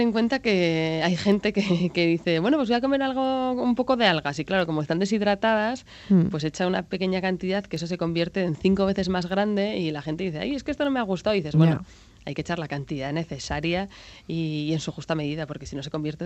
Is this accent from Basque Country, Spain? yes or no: yes; Getaria, Basque Country, Spain; yo tengo el recuerdo cuando era pequeña en Guetaria que yo veía camiones que venían a llevarse algas